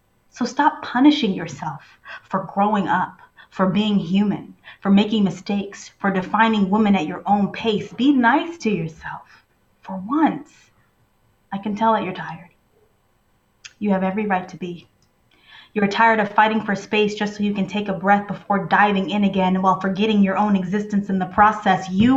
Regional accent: Los Angeles, California, United States; So it started with my experience in Los Angeles, growing up in Los Angeles and going to a predominantly white high school

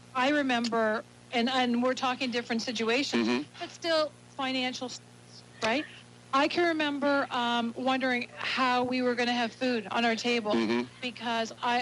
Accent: Canada; now in United States; And I know as a Canadian, we have the coverage for health care.

